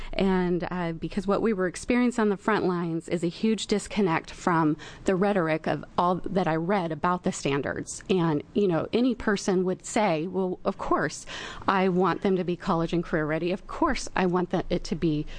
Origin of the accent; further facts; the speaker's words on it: Grants Pass, Oregon, United States; I'm from Grants Pass, Oregon, and I'm a parent and a very involved volunteer in my community.